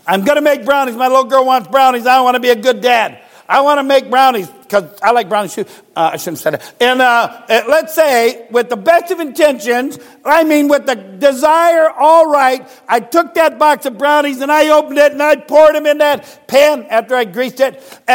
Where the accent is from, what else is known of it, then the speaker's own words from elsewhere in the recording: Ireland; I'm Irish.